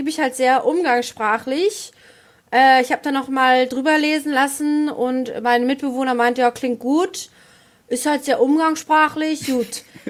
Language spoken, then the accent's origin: German; Northern Germany, Germany; ich bin ja aus dem Norden, das heißt, ich bin evangelisch.